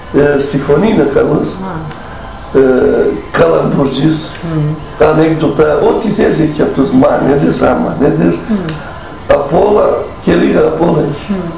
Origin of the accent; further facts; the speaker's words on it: Filida, Greece; Εκεί μαζεύονταν κάθε μέρα μερακλίδες παιδιά από το χωριό μου, από τη Φιλίδα και παίζανε. Και εγώ τότε πολύ μικρός, άλλο να ήμουν 7-8 χρόνια, ούτε.